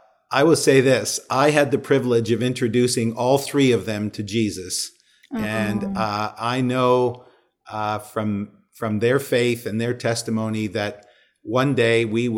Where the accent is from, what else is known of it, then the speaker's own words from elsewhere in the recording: Canada; also born or lived in New Brunswick / Ottawa / Toronto; I grew up in Canada, was born in the eastern province of New Brunswick, lived in Ottawa, the nation's capital, and then did high school in Toronto, and then university at Queen's, which is halfway between Toronto and Montreal.